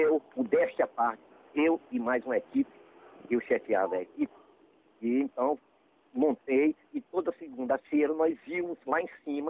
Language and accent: Portuguese; Piauí, Brazil; É, eu sou piauiense.